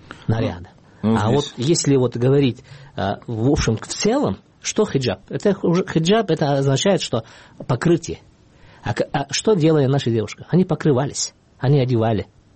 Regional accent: Kyrgyzstan; Я кыргыз, ага. Поэтому я должен, я обязан даже носить колпак. И я ношу здесь, в Кыргызстане

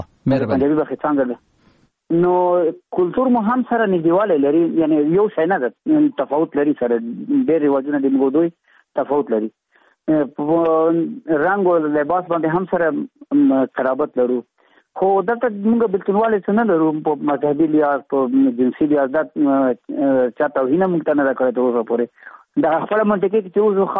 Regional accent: Afghanistan; نو موږ د افغانستان یو، افغانان یو، موږ ته افغانستان خپل وطن ده.

